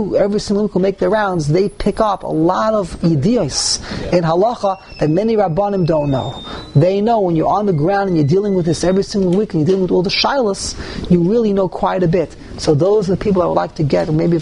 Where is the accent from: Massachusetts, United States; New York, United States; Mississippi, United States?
New York, United States; New York City; I know I grew up on the Lower East Side, my father, we grew up on the Lower East Side.